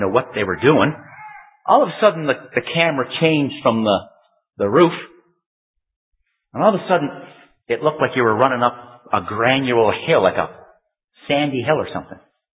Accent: Canada; I come from Canada.

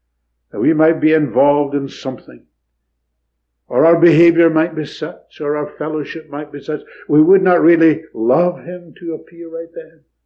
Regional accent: Scotland, United Kingdom; When our kids were small, being a Scot, I had to find a way to supply them with pocket money.

